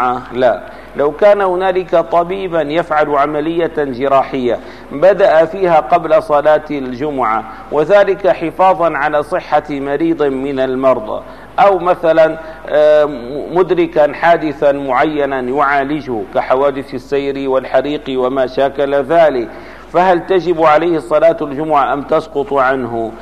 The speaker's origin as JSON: {"language": "Arabic", "town": "Damascus", "region": "Damascus Governorate", "country": "Syria", "said": "أنا من أهل دمشق"}